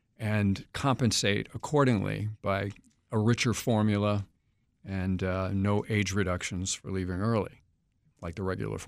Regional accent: United States; I get an assignment in a field office, for example, that's outside my hometown, which is near Kansas City.

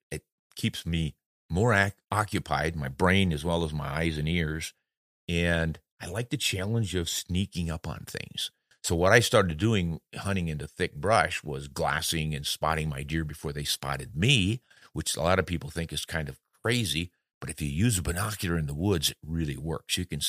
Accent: South Dakota, United States; born there; I was born in South Dakota, wide open spaces.

